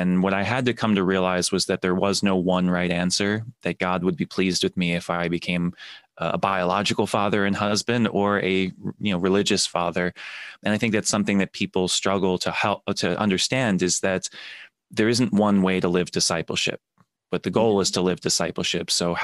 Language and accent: English; Pennsylvania, United States; also born or lived in North Carolina; I'm from Pennsylvania and North Carolina.